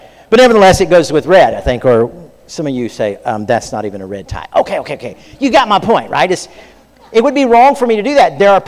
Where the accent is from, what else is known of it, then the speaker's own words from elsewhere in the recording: Florida, United States; I grew up in Florida, and there's all kinds.